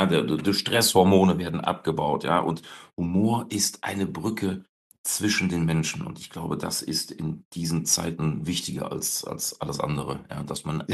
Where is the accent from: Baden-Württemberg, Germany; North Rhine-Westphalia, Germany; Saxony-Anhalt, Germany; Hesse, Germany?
North Rhine-Westphalia, Germany; Hier bei uns im Rheinland sagt man ja auch, da lachst du dich kaputt.